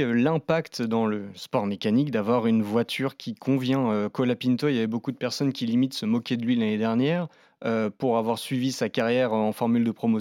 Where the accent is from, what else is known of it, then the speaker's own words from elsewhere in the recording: France; en tant que Français, on était quand même très attachés